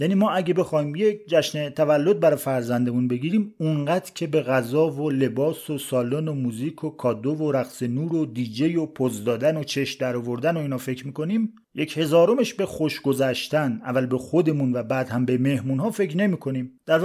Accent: Iran; یعنی همین که تو ایران بزرگ شدیم، این جو روی ذهن و رفتار ما تأثیر خودش رو گذاشته

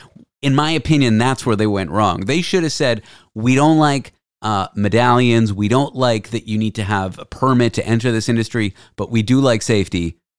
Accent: Toronto, Ontario, Canada; I grew up in Toronto

